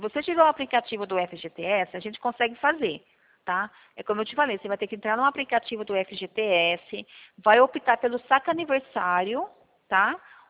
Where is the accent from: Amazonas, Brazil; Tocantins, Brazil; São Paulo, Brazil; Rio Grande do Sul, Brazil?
São Paulo, Brazil; São Carlos; Eu sou aqui de São Carlos, né?